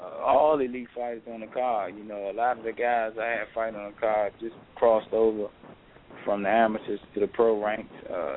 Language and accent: English; Washington, District of Columbia, United States; Yeah, Washington, D.C. I'm from Washington, D.C.